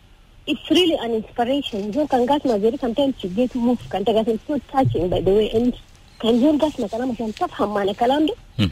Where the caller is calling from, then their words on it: Juba, Central Equatoria, South Sudan; I'm calling from Juba Nabare.